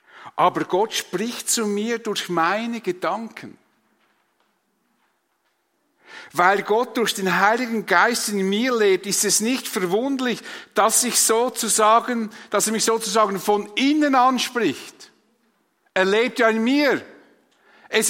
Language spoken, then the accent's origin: German; Switzerland; Ich meine, als Schweizer sind wir uns nicht gewohnt, Wohnungen zu renovieren.